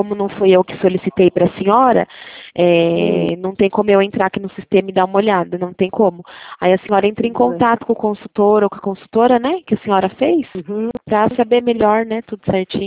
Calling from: Bragança Paulista, São Paulo, Brazil; Eu sou de Gança, cidade de Bragança Paulista.

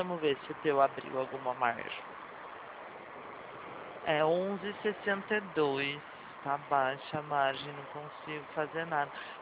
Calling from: Limeira, São Paulo, Brazil; Eu sou DDD19, tá? Tá falando que sou eu de Limeira.

